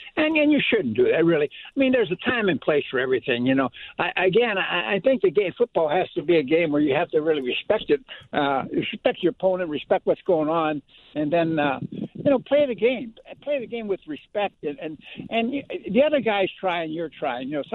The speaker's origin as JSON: {"language": "English", "town": "Pittsburgh", "region": "Pennsylvania", "country": "United States", "tie": "born or raised there", "said": "When I was a kid growing up, I grew up in Pittsburgh."}